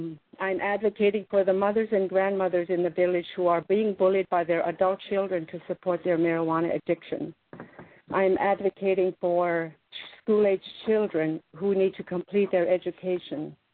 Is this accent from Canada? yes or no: no; Alaska, United States; now in Bethel, United States; I'm from Bethel, originally from Lenoptis. Welcome to Bethel. I grew up in this region.